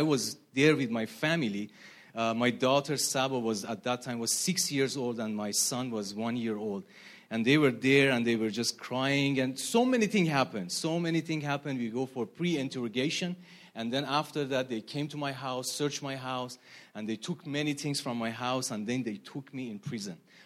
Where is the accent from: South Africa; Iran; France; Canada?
Iran; English is a second language; So being a Christian in Iran is not re